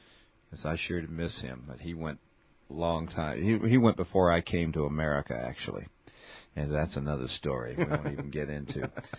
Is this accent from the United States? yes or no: yes; Southern US, United States; I always throw people off because I grew up in the South, man.